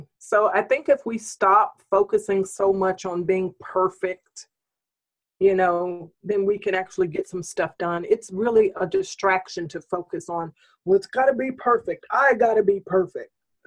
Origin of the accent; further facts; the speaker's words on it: Mississippi, United States; So I grew up doing that for myself because I grew up in a community that was, I'm from Mississippi.